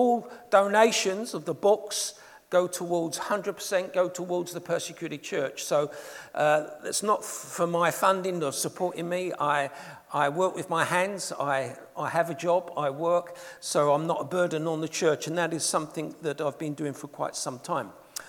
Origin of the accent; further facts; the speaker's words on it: England, United Kingdom; accent: English; now in New Zealand; as you might tell with my accent, I'm a POM. I've been living in New Zealand for the last 20-odd years.